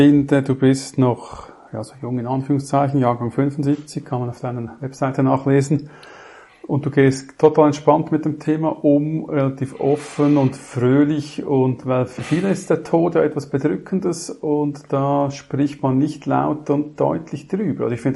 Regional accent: Switzerland; weil ich als Schweizer kenne das, dass man das auch machen kann

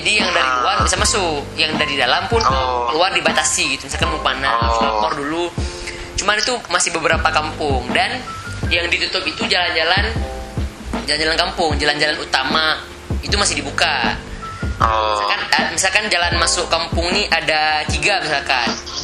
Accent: Banda Aceh, Aceh, Indonesia; Itu di Aceh, di Banda Aceh sih terutama. Aku nggak tahu di kabupaten kota lain gimana. Banda Aceh beberapa kampung udah gitu, cuma kampung aku belum, soalnya kampung aku terlalu luas ya.

